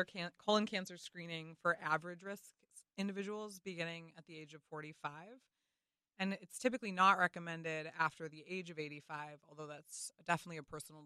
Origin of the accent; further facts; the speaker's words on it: Ann Arbor, Michigan, United States; And I grew up in Ann Arbor.